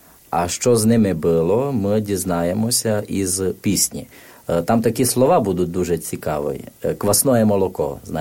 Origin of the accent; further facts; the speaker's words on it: Zakarpattia Oblast, Ukraine; бо я з Міжірщини, у нас на Міжірщині дуже популярне купляють такий карпатський чай